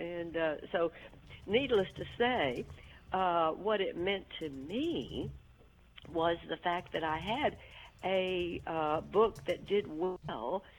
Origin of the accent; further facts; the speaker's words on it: Birmingham, Alabama, United States; I grew up in Birmingham, and when I was growing up, I grew up in Woodlawn, which was a suburb of Birmingham.